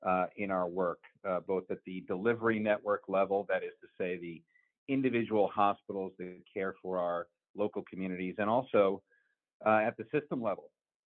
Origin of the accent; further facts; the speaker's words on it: Connecticut, United States; I'm born and bred in Connecticut, left for college and graduate school, but have been lucky enough to come back to my home state and work with donors and colleagues for the betterment of our communities.